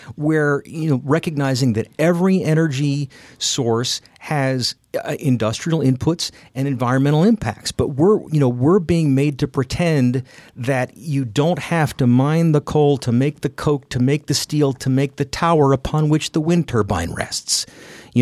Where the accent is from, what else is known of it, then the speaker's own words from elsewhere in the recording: Pennsylvania, United States; I'm from the Laurel Highlands, too.